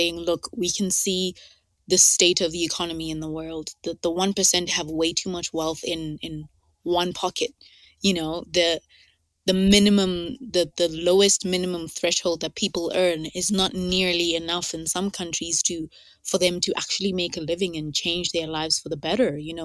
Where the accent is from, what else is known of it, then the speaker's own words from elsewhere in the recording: Lesotho; Just to clarify, I am Southern African, which can get confusing, I think, because I'm from Lesotho, not South Africa.